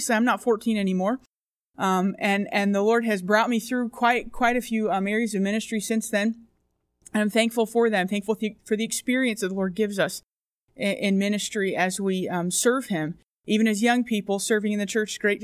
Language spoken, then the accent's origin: English; Virginia Beach, Virginia, United States; now in England; I am from Virginia Beach, Virginia, and a missionary to England. My dad is a pastor. He was pastoring before I was born, so I've grown up in the ministry with my family